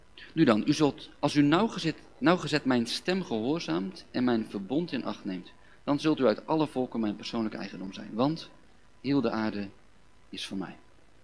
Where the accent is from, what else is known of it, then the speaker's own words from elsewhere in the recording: Zeeland, Netherlands; Ik kom uit Zeeland, ik hou ook van zeemeeuw.